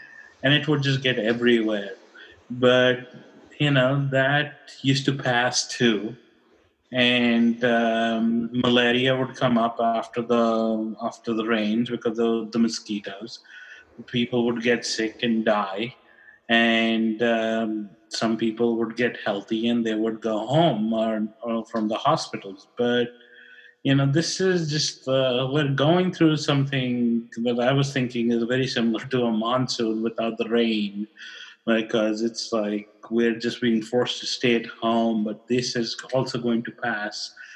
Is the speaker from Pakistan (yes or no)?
yes; Karachi, Sindh, Pakistan; when I was growing up in Karachi. It would start raining in August, and it would rain till October, 3 months straight.